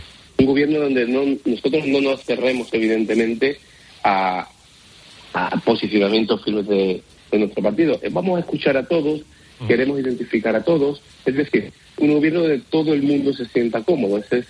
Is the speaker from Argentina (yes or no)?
no; Málaga, Andalusia, Spain; Le pongo un ejemplo de mi tierra, de Andalucía, no, de Málaga.